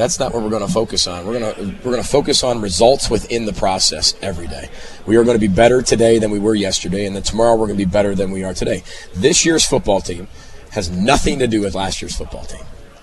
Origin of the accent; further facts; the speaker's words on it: Illinois, United States; I grew up in the Chicagoland area